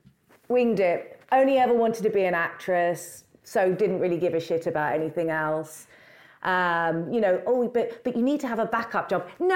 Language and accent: English; London, United Kingdom; So I grew up in London.